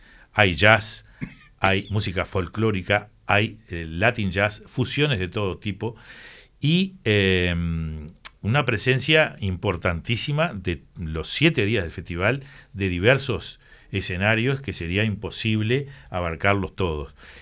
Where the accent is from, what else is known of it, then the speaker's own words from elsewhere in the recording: Uruguay; Aparentemente, bien, somos uruguayos, todo lo dejamos para último momento